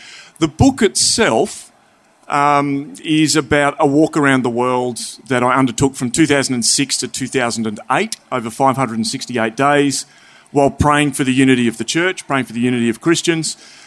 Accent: Flinders Island, Tasmania, Australia; So I grew up on Flinders Island out in Bass Strait, halfway between Victoria and Tasmania.

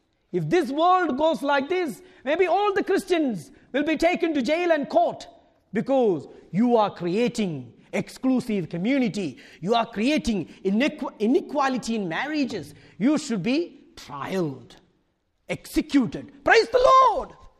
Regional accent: India; Growing up in India, I thought being a Catholic is the best thing.

